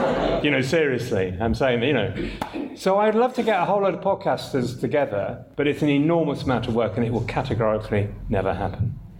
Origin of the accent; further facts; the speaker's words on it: England, United Kingdom; Yeah, and also, I'm English.